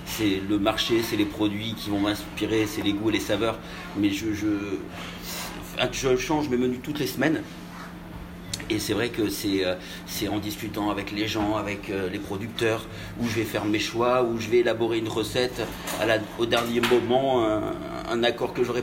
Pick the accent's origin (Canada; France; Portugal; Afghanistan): France; Nouvelle-Aquitaine; also born or lived in Saint-Martin; auparavant j'ai passé une dizaine d'années dans les Antilles, à Saint-Martin, et j'ai voulu revenir un petit peu chez moi puisque je suis natif du Libournais